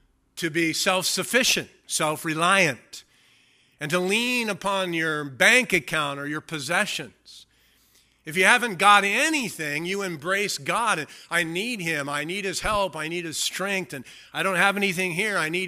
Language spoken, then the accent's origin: English; California, United States; I grew up in the Del Rosa Baseline area. I've been here all my life.